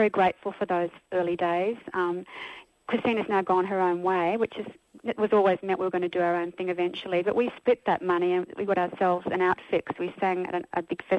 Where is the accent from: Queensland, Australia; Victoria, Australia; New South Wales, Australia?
Victoria, Australia; Melbourne; My husband's from Sydney and I'm from Melbourne.